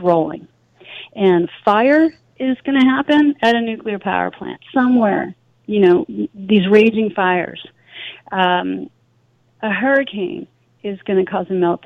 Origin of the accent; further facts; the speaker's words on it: Philadelphia, Pennsylvania, United States; And I'm from Philadelphia.